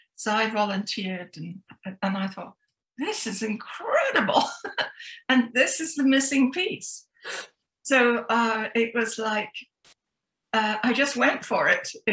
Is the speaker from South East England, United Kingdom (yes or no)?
no; Scotland, United Kingdom; I'm Scottish